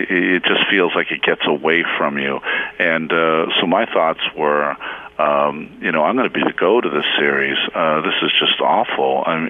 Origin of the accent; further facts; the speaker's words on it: Massachusetts, United States; You know, I grew up in Massachusetts. I grew up a Mets Red Sox fan